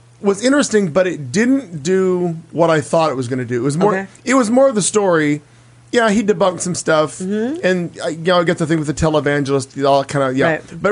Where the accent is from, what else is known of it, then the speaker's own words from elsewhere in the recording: Bible Belt, United States; I mean, I'm from the Bible Belt of this country.